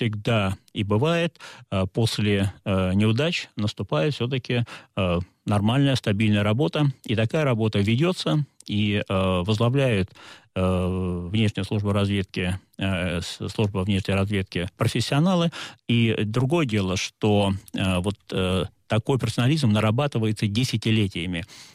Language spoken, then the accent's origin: Russian; Saint Petersburg, Russia; особенно в моем родном городе и для нее родном Петербурге.